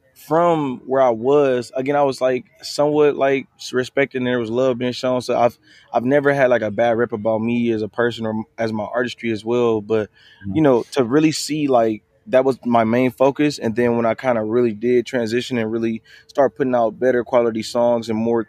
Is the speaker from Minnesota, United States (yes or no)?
no; Milwaukee, Wisconsin, United States; I'm from Milwaukee, Wisconsin, and I'm happy to be here today.